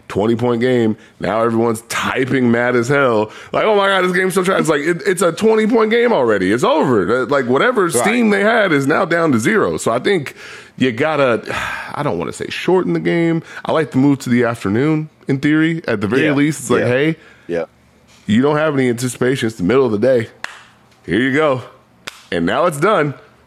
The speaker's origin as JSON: {"language": "English", "town": "Portland", "country": "United States", "said": "I'm from Portland, so I enjoyed it"}